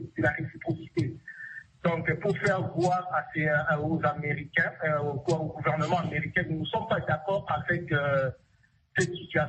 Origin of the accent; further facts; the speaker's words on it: DR Congo; now in South Africa; Je pense qu'en étant qu'Africain, je pense que nous devons réagir à cette situation, surtout que je suis un Congolais résident en Afrique du Sud.